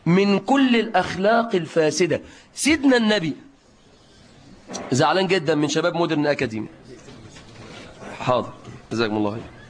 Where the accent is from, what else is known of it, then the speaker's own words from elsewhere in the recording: Egypt; طبعاً ده لو عندنا في مصر كان يقول له